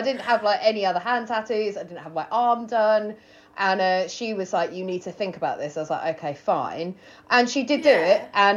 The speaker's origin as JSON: {"language": "English", "town": "Worthing", "region": "South East England", "country": "United Kingdom", "tie": "born or raised there", "also_born_or_lived": "London / Wales / Greece", "said": "I grew up in Worthing."}